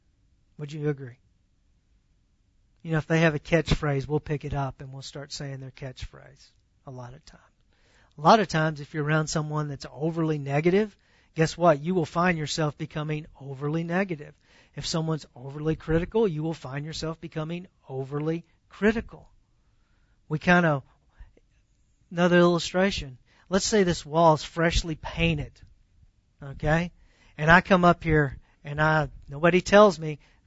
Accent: the South, United States; See, because for me, growing up in the South, I've seen plenty of people, I believe, make intellectual decisions and not truly saved.

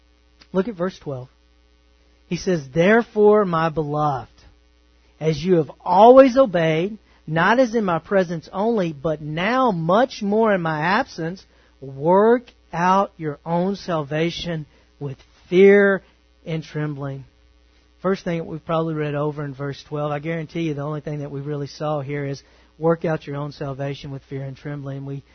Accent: Texas, United States; Didn't went over there. That's bad English. And I'm from East Texas.

